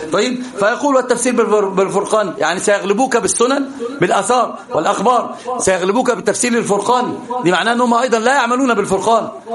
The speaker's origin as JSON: {"language": "Arabic", "town": "Alexandria", "region": "Alexandria Governorate", "country": "Egypt", "said": "الفشل يعني بيسموه عندنا في اسكندريه الفشار"}